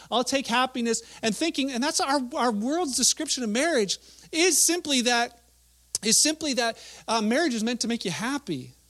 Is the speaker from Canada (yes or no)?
yes; Canada; As married folk, as folks Canadian in our culture, this repentance is a changing of mind.